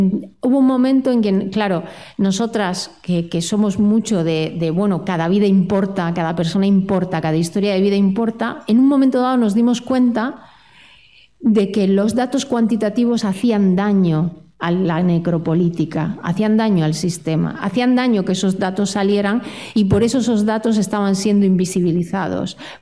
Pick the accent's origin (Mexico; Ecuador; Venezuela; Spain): Spain; El Ejido, Andalusia; con la gente de mi pueblo, que un día está tan normal con sus hijos, hijas e hijes y al día siguiente sale a matar a gente, ¿no? Nadie ha investigado eso, ¿no? Porque claro, la gente de Lejido